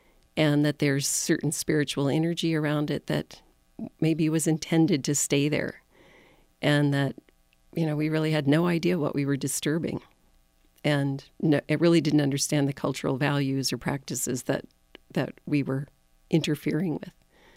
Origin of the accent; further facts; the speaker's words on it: Denver, Colorado, United States; Yes, I grew up in Denver and went to graduate school in Boulder and gravitated this direction in 1980.